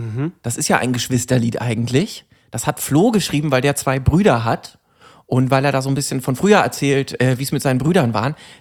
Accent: Brandenburg, Germany; ich komme ja aus der Nähe von Berlin, also so fast Brandenburg

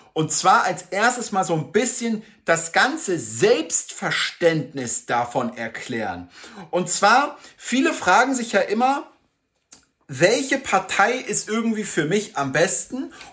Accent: Berlin, Germany; Berlin, meiner Heimatstadt.

